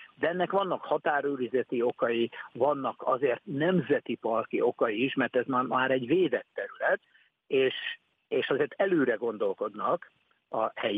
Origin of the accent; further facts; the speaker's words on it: Hungary; és előbukkan a gazdája, és megtudja, hogy magyarok vagyunk, akkor rögtön hajmáskér felkiáltással köszönt ránk